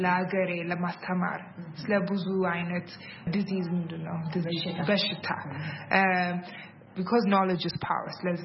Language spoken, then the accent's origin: Amharic; Dubai, United Arab Emirates; አሁን እኔ ዱባይ ነው ያደግኩት፣ ዱባይ ነው የተወለድኩት እና እዛ ነው ያደግኩት ለ17 ዓመት